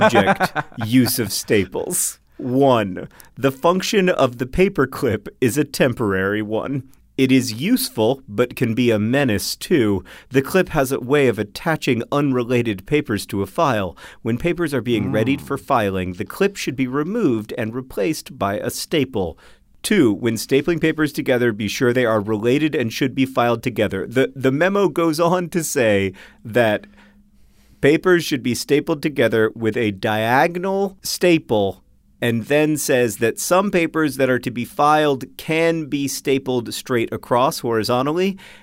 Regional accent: Skiemuice, Poland; Also, shout out to Skiemuice, my hometown in Poland. Good luck on pronouncing that.

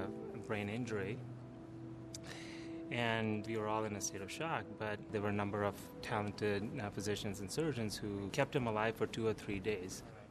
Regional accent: India; moved away; I grew up in India.

